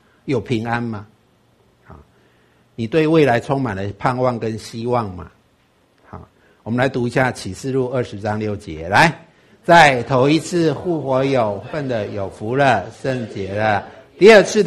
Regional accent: Taiwan; 大陆国外的人都比我们台湾人更紧张

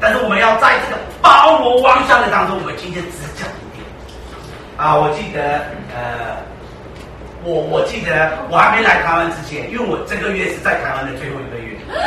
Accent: Myanmar; 台湾办事处小姐这样对待我们缅甸人

